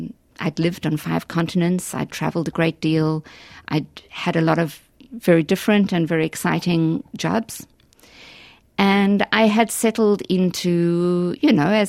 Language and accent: English; South Africa; I am South African by birth, and I grew up as a white South African during the apartheid years.